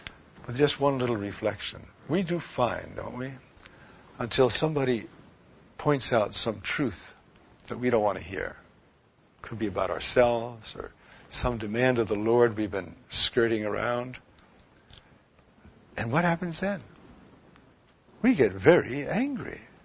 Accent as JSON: {"language": "English", "region": "New York", "country": "United States", "said": "I'm a New Yorker. Everybody knows I'm a New Yorker. So we are cynical. It's in our genes."}